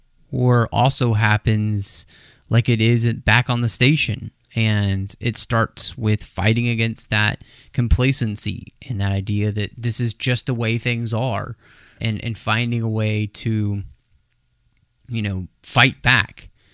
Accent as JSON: {"language": "English", "region": "Texas", "country": "United States", "said": "Man, we're in a bunch of goose poop now. And I'm from Texas, so I can say that."}